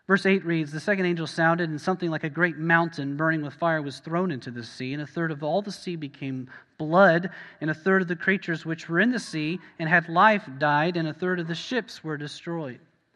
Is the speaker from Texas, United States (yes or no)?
yes; Texas, United States; You know, I grew up in South Central Texas. You know how rare green grass is down there as it is?